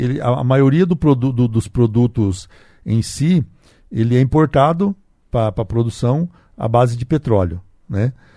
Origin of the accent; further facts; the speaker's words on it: Brazil; mas nós, como bons brasileiros, aí temos sempre a esperança